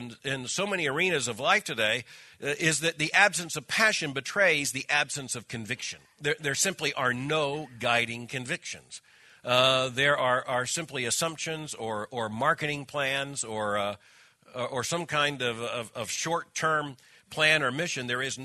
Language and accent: English; Florida, United States; I grew up in South Florida.